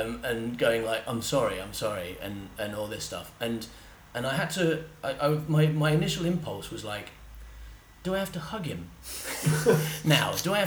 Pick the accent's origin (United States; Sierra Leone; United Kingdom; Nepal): United Kingdom; England; And I'm English, so I'm like, yeah, you've done terrible, things were terrible things.